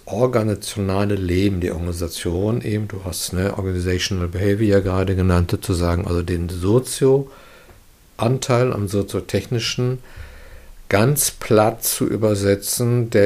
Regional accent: North Rhine-Westphalia, Germany; so sagt man es im Ruhrgebiet, wo ich herkomme

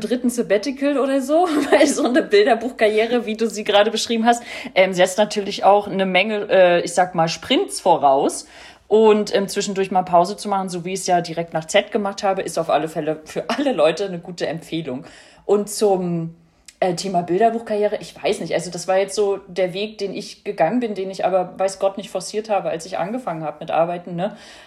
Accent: East Germany, Germany; weil ich ja als Ossi auch einen Hang in die Richtung habe

